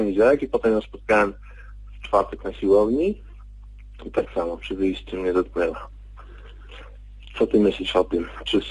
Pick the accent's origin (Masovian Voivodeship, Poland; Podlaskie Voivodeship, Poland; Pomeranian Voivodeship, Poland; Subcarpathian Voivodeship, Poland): Subcarpathian Voivodeship, Poland; z Podkarpacia.